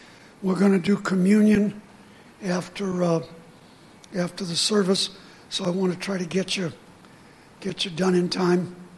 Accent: United States; I'm not either. I'm American. I don't know.

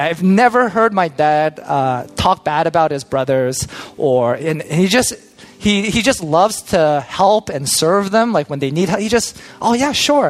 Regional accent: Toronto, Ontario, Canada; for my childhood growing up, I grew up in Toronto, so I had a Western education

